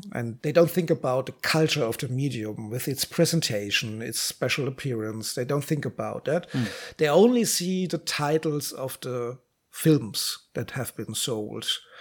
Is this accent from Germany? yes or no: yes; Mannheim, Baden-Württemberg, Germany; Mannheim, my hometown